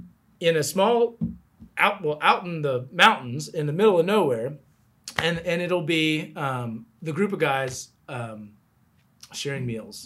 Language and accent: English; Dallas, Texas, United States; I was like, you know, I'm from Dallas.